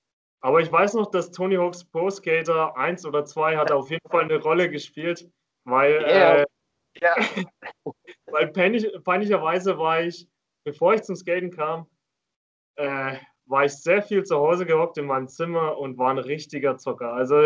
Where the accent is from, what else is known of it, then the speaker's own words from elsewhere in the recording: Schweinfurt, Bavaria, Germany; also born or lived in Bamberg; now in Würzburg, Germany; ursprünglich komme ich aus Schweinfurt, habe dann 6-7 Jahre lang in Bamberg gelebt wegen Arbeit und wohne jetzt leider nicht mehr in Bamberg, aber glücklicherweise auch in Würzburg